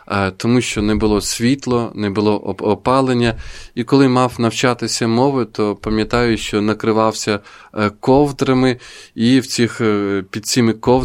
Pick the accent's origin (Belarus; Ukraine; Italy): Italy; Verona, Veneto; і народилася вона в Вероні, моєму рідному місті